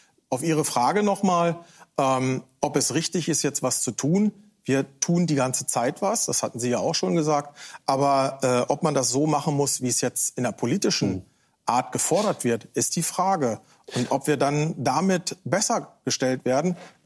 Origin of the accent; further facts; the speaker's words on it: Brandenburg, Germany; Im Bereich Brandenburg, wo ich herkomme